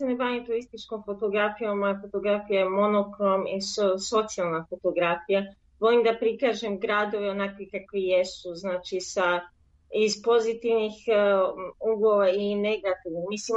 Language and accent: Serbian; Belgrade, Serbia; odrasla sam u Beogradu, obožavam Beograd, uvek volim da se vratim u Beograd.